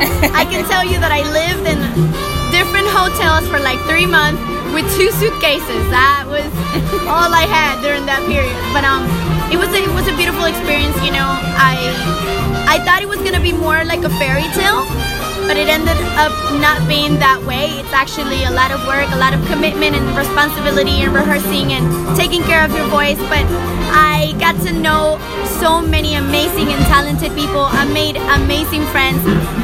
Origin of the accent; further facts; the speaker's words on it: Venezuela; English is a second language; now in Miami, United States; Yes, I moved from Venezuela to Miami. That was 4 years ago.